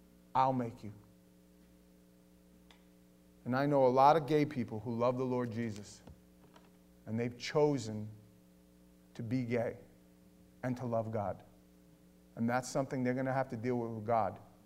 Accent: Manhattan, New York, United States; But I'm from the city. I'm from Manhattan.

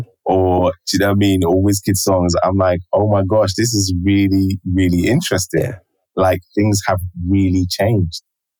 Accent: London, United Kingdom; also born or lived in Nigeria; I grew up in London, and then I went to Nigeria, and I lived in Nigeria for 6 years. Returned back to the UK as a teenager

